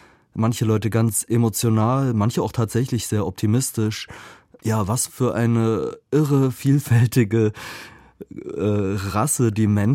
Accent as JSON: {"language": "German", "region": "Berlin", "country": "Germany", "tie": "born or raised there", "said": "Ich bin 79 geboren und in Schöneberg aufgewachsen und deswegen natürlich auch in so einer alternativen Bubble."}